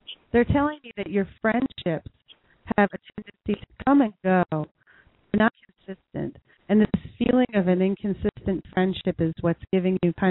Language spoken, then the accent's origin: English; New Jersey, United States; We're from Jersey.